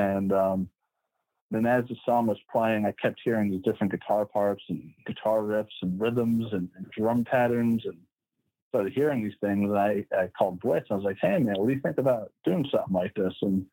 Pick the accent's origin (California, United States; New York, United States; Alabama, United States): New York, United States; From the island of Long.